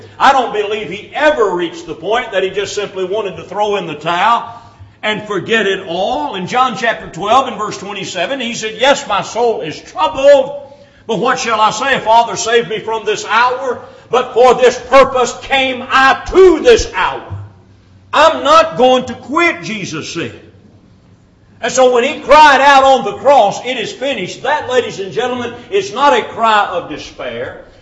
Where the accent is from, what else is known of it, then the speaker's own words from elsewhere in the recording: Louisville, Kentucky, United States; I can remember growing up in Louisville, Kentucky, we had a hometown boy there by the name of Cassius Clay